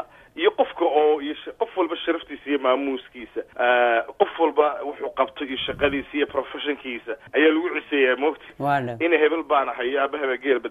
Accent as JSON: {"language": "Somali", "town": "Hargeisa", "region": "Woqooyi Galbeed", "country": "Somalia", "tie": "born there", "said": "anigu 2003 baan mar tegi magaaladii aan ku dhashay hargeysa"}